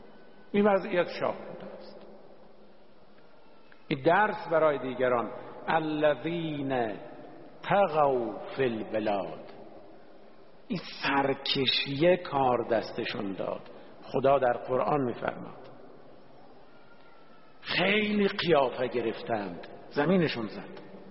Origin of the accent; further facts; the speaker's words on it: Shiraz, Fars, Iran; یه جهان شهری به نام مثلا شیراز که شهر خودمون هست، که شهر خداست